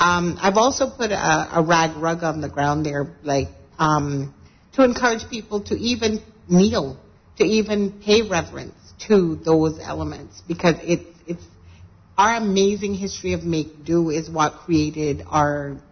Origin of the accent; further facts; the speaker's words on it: East End, Grand Bahama, Bahamas; since I am technically from East End originally, I can concur. There's a lot of fish eating in East End.